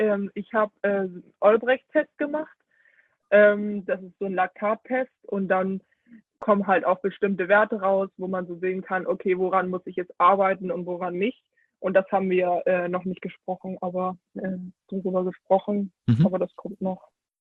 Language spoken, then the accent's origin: German; Germany; born there; ich wurde zwar in Deutschland geboren, aber das ist für mich sozusagen auch irgendwie ein anderes Land.